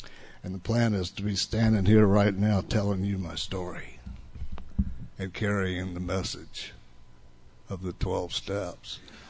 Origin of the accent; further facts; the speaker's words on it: Newark, New Jersey, United States; born there; first language Italian; English is a second language; I was born in Newark, New Jersey, in an Italian neighborhood. My mother was Italian. My father was something else. My first language was Italian